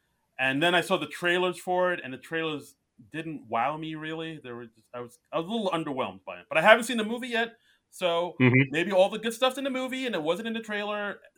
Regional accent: Queens, New York, United States; Takes place in my hometown of Queens, New York.

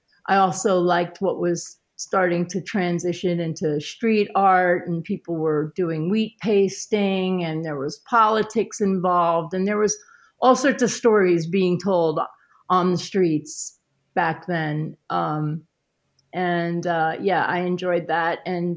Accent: New York, United States; my college, you know, years were now completely the opposite of a kid growing up in Westchester.

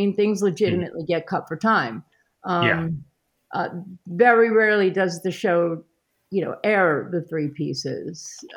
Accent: New York, United States; my college, you know, years were now completely the opposite of a kid growing up in Westchester.

